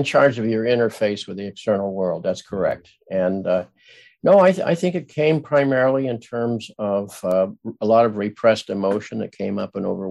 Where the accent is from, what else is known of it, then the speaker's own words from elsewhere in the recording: Midwest, United States; You know, I grew up in the Midwest where everybody was nice